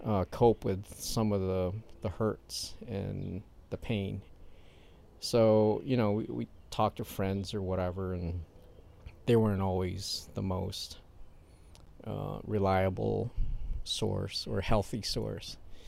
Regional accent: Philippines; born there; moved away; I was born in the Philippines. We came here in 1972. My dad worked at Chrysler and got transferred here

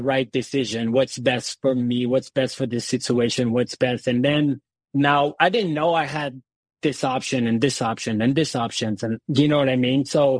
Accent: Canada; accent: French Canadian; also born or lived in Europe; So, yes, I'm from Canada. I'm French Canadian. So, you know, and the listeners can tell with my accent, I'm sure. I've lived in Europe. I've traveled quite a bit for work. And then I eventually was able to settle here.

